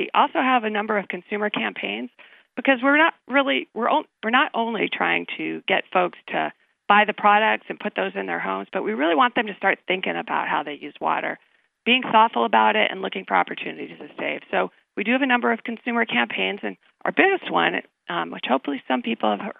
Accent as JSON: {"language": "English", "region": "Southwest", "country": "United States", "tie": "born or raised there", "said": "Well, I grew up in the Southwest, so certainly I grew up in a dry environment, so I knew the importance of water."}